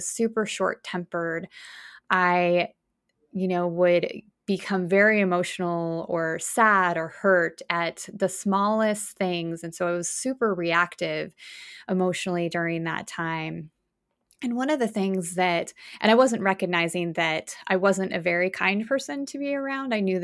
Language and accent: English; Wyoming, United States; now in Virginia, United States; I grew up in Wyoming in the United States, and I now live in Virginia.